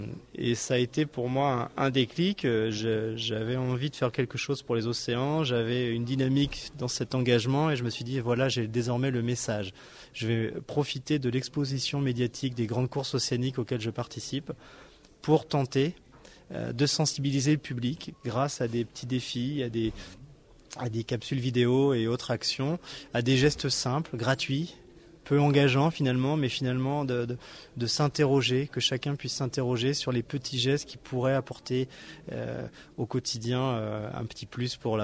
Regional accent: Lorient, Brittany, France; now in Boulogne-Billancourt, France; moi, je suis breton de naissance et j'y ai grandi à Lorient et boulonnais d'adoption.

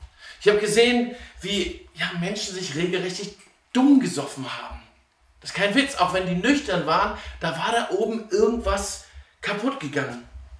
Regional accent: Berlin, Germany; Ich bin in einem Umfeld groß geworden, das man mit ruhigem Gewissen Ghetto nennen kann. Wenn ich heute sage, ich habe meine Kindheit in Zehlendorf verbracht

